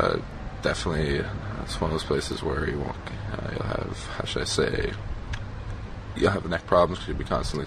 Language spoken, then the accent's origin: English; Toronto, Ontario, Canada; Toronto, Ontario, Canada.